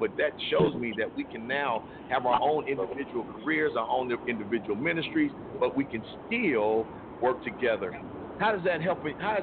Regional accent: Compton, California, United States; I grew up in Compton back when gangbanging just started.

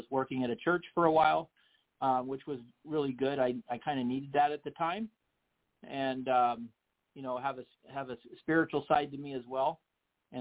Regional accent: Stockton, California, United States; Well, I was born in Stockton, California.

